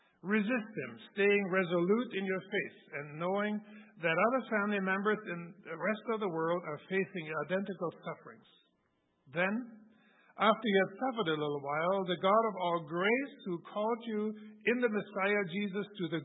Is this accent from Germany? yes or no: yes; Germany; Me being a city slicker, you know, I grew up in Germany and I grew up in a city and I was not familiar with all the outdoor world.